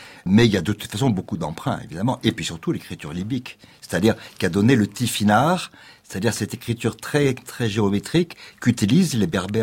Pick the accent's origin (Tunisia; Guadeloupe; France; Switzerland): Tunisia; Bizerte; Ma ville natale, Bizerte